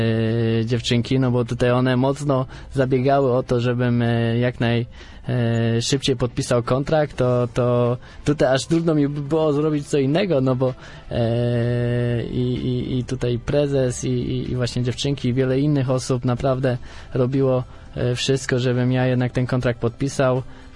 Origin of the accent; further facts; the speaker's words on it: Zielona Góra, Lubusz Voivodeship, Poland; każdy wie, że jestem z Zielonej Góry